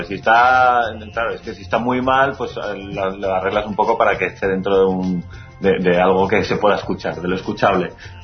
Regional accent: Valencia, Valencian Community, Spain; Pues mire, nosotros que somos de Valencia

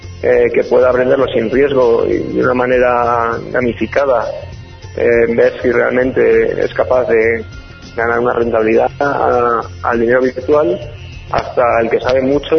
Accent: Valencia, Valencian Community, Spain; Pero bueno, no es italiano, somos de Valencia, o sea que, bueno.

